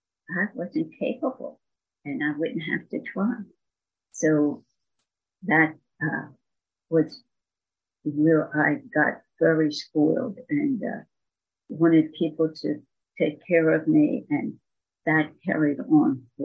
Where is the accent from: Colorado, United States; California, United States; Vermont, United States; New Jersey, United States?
New Jersey, United States; moved away as an adult; also born or lived in Delaware / Michigan; I grew up in South New Jersey in Philadelphia area. And we have moved to Delaware, and then we moved to Michigan, the Detroit area.